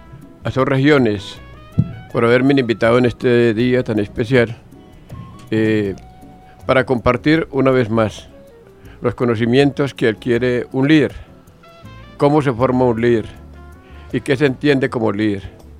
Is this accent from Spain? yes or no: no; Frontino, Antioquia, Colombia; now in Medellín, Colombia; más o menos 70 años hace que nos vinimos de allá de Frontino.